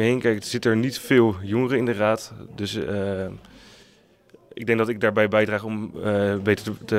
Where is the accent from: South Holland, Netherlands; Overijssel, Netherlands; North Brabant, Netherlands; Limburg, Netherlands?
South Holland, Netherlands; Zoeterwoude; ik ben 26 jaar. Ik woon in Zoeterwoude, geboren in Zoeterwoude. Ik ben actief in het dorp als vrijwilliger bij de scouting, bij Utopia.